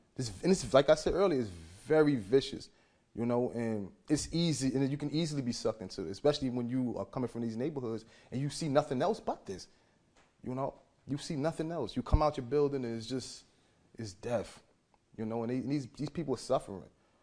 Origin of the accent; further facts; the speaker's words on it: Brooklyn, New York, United States; I grew up in Brownsville section of Brooklyn. This is a bad neighborhood.